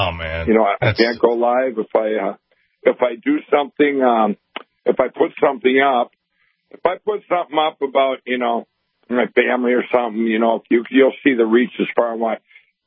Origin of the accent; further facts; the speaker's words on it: Minnesota, United States; They in my home state here, Minnesota, you know, here we're having this big event